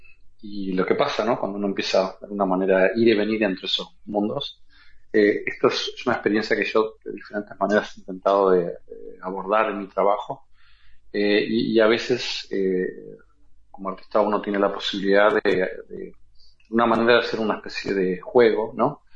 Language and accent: Spanish; Uruguay; el hecho de que soy de Uruguay, una cosa que creo que a todos los artistas en Uruguay le pasa